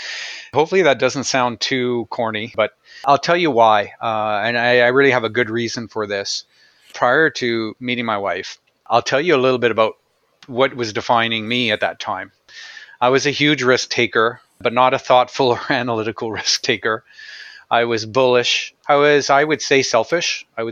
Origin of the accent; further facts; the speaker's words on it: Canada; I'm a proud Canadian. So I'm from Canada. I've lived here all my life.